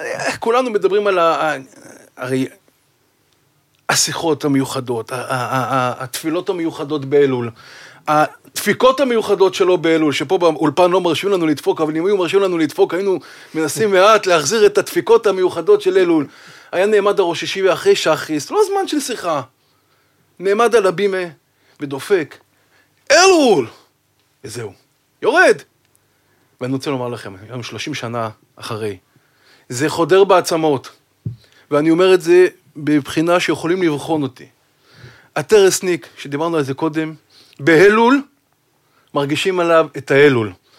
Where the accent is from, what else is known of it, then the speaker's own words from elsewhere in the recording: Bnei Brak, Tel Aviv District, Israel; אני הגעתי כילד בני ברקי. לישיבת עטרת ישראל